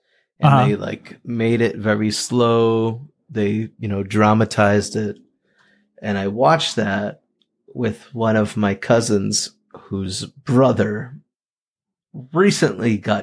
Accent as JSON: {"language": "English", "town": "Haverhill", "region": "Massachusetts", "country": "United States", "tie": "born or raised there", "said": "Wow. So Haverhill, my hometown, all over the map already tonight."}